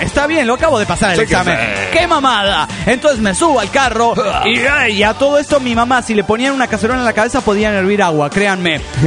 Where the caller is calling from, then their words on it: Ciudad Obregón, Sonora, Mexico; de Obregón, Sonora, México.